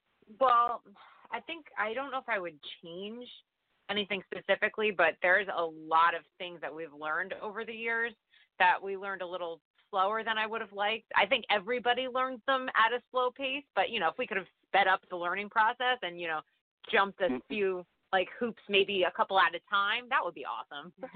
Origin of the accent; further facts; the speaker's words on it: Westwood, New Jersey, United States; So we're from Westwood, which is like 15 minutes outside of the George Washington Bridge. So we've had New York City access our whole lives.